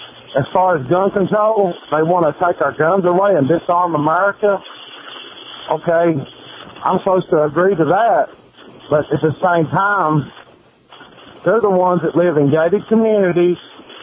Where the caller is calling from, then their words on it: Tennessee, United States; I'm calling from Tennessee.